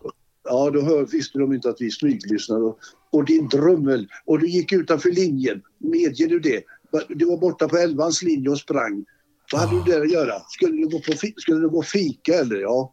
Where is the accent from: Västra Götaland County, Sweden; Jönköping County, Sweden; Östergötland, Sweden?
Västra Götaland County, Sweden; Gothenburg; born there; Jag var ju född i Olskroken så det passade ju.